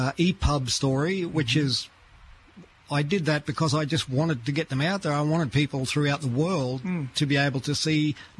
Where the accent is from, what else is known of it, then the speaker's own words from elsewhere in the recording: Queensland, Australia; now in Cairns, Australia; But I'm a Queenslander anyway. As with most … I've moved up and down all my life in Queensland, and I have relations from every point.